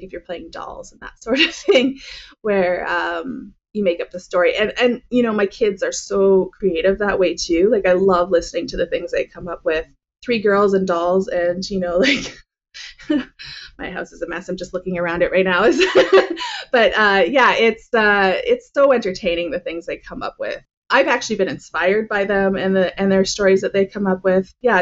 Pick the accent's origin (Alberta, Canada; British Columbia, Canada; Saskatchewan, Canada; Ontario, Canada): Saskatchewan, Canada; Saskatoon; I am from Canada, a little city called Saskatoon in a province called Saskatchewan. Yeah, as we said before, it's right smack dab in Canada, right in the middle, the rectangular shaped one, if you look at a map of Canada. Very flat